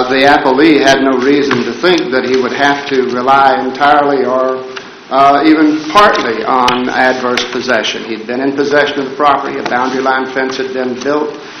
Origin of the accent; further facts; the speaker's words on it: Lebanon, Virginia, United States; Good morning. … from Lebanon, Virginia